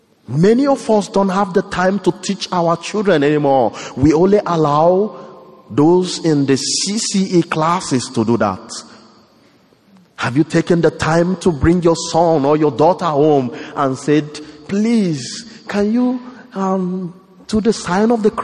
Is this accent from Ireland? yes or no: no; Nigeria; now in United States; I am from Nigeria